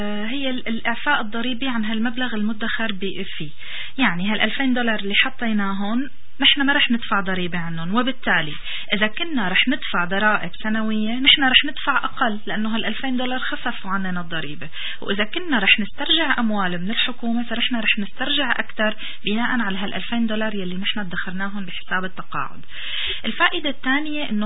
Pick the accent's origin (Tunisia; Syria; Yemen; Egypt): Syria; now in Canada; وعلى بلدنا سوريا